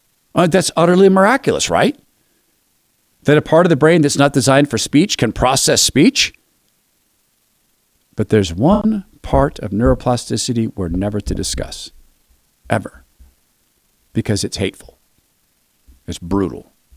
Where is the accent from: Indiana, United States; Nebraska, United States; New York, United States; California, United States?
California, United States; Los Angeles; also born or lived in Arkansas; I was an unmoored adolescent growing up in Los Angeles. One of the reasons we moved there from Arkansas was so I could be a child actor.